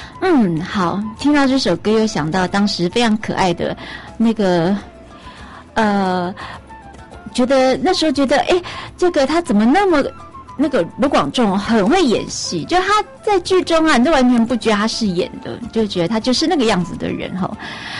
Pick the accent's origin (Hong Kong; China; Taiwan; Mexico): Taiwan; 美国人跟我们台湾人不太一样